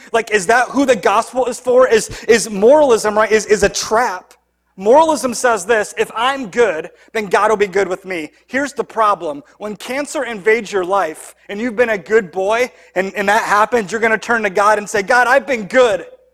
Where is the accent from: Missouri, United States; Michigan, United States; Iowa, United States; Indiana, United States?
Michigan, United States; Hudsonville; I grew up in Hudsonville, still live there now.